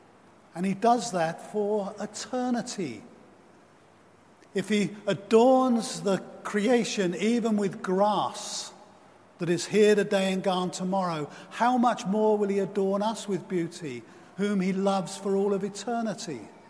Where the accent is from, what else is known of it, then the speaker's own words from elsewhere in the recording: East of England, United Kingdom; my hometown, which is about 50 miles, about 70 plus kilometers from London. And as you go out of inner city London and then through the suburbs of London, you start to come into rural Essex, which is where I live.